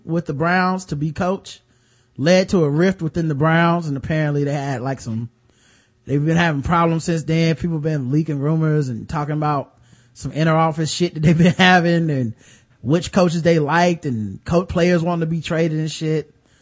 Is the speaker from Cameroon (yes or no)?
yes; Cameroon; Oh, it's because I'm from Cameroon. That's what we say in Cameroon.